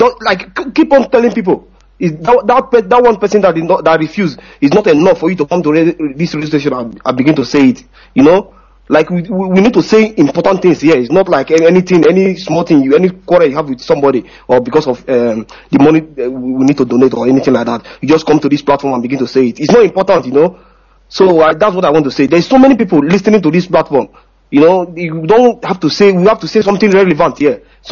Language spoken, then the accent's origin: English; Anambra, Nigeria; now in Sweden; I'm from Anambra Agbata local government.